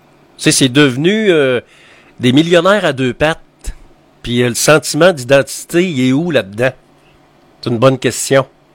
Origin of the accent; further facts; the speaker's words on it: Quebec, Canada; Pour revenir par chez nous, au Québec, au pays